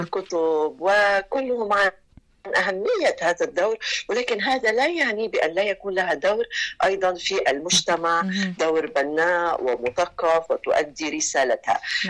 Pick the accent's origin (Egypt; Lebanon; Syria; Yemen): Lebanon; يعني مثلا عندنا بلبنان الشيف في الطبخ